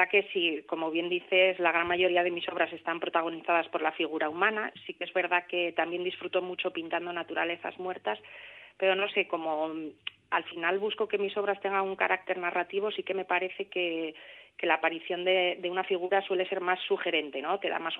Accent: Asturias, Spain; Yo ahora mismo vivo en Oviedo, pero sí que nací y crecí en un entorno mucho más rural, un pueblín que se llama Llanes, que está precisamente al lado del mar Cantábrico si miras al norte y al lado de la Sierra del Cuera si miras al sur.

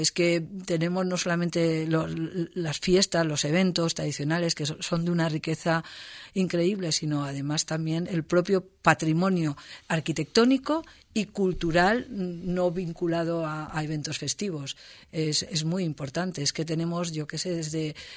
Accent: Castellón de la Plana, Valencian Community, Spain; yo soy de Castellón y cuando la oportunidad, mi oportunidad era poder estudiar. Y entonces en Castellón no había universidad.

